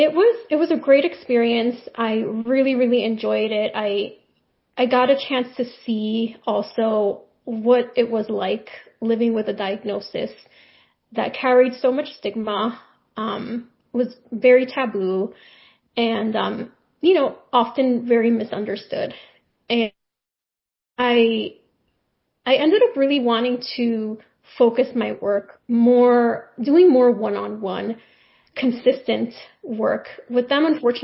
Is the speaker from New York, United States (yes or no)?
yes; New York City, New York, United States; I'm originally from New York, from New York City